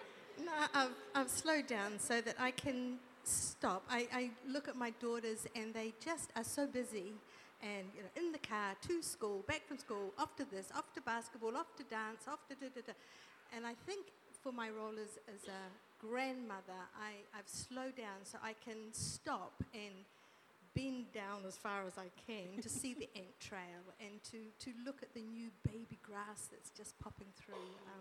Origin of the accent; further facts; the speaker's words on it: New Zealand; Well, as a Kiwi, I suppose I should say a roast lamb dinner